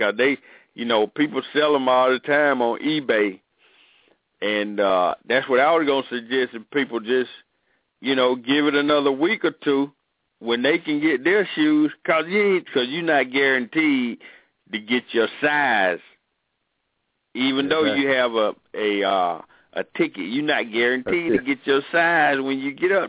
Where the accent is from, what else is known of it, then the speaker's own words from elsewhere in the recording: Atlanta, Georgia, United States; Imagine being at a party in, like, a part of town like where I grew up in Vine City right now.